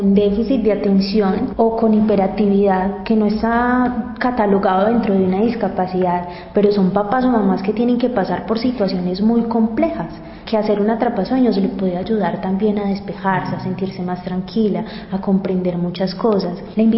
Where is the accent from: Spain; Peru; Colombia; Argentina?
Colombia; Antioquia; pero mamá, por Dios, nosotros somos paisas